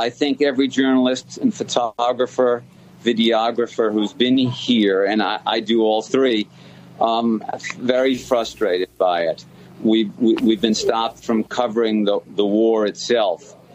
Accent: United States; As an American, I think the right thing is to help the Ukrainians.

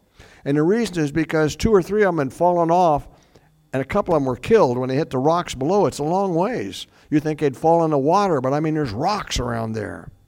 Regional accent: Iowa, United States; Well, you know, I told you I grew up in Iowa

